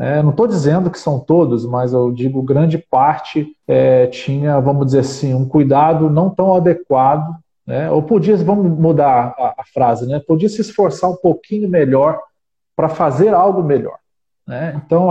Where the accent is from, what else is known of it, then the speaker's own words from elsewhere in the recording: Volta Redonda, Rio de Janeiro, Brazil; eu sou de Volta Redonda, Rio de Janeiro.